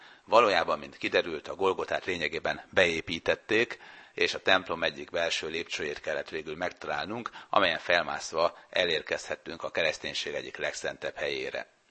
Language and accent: Hungarian; Hungary; akár kivel beszélgettem Izraelben, attól függetlenül, hogy milyen területen, amikor mondtam, hogy magyar vagyok, akkor minden további nélkül kedvesen segítettek